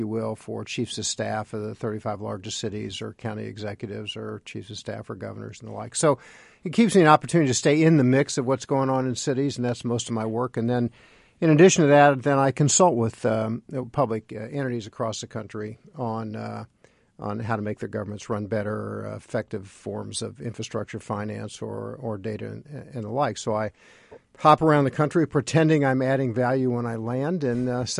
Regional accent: Indianapolis, Indiana, United States; Well, when I grew up in Indianapolis, this is essentially in my formative high school years

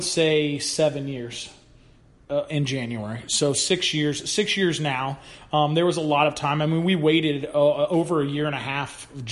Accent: Newtown, Indiana, United States; I would be starting a multi-million dollar business in Newtown, my hometown, I would have thought you were ludicrous, but here we are, and I wouldn't change it for anything.

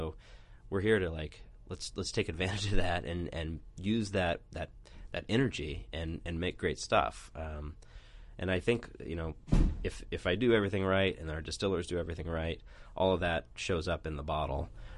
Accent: Indiana, United States; what growing up in Indiana was like, and all the scent memories you have of summer and spring and fall and winter

